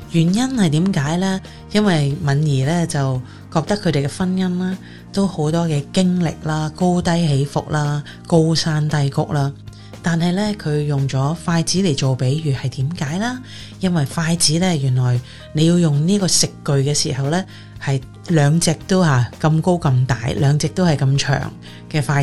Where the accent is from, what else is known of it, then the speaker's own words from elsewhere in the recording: Hong Kong; 我是来自香港的一位福音歌手啦，所以呢对于广东话的诗歌呢我是特别钟情的。